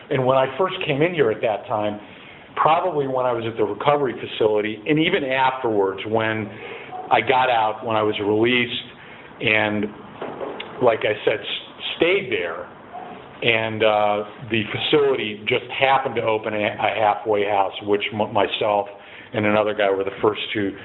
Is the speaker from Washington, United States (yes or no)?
no; Cleveland, Ohio, United States; also born or lived in Aberdeen Proving Ground / Los Angeles; I was in Los Angeles for 30 years. I did some growing up in Cleveland, Ohio. I was born at the Aberdeen Proving Grounds.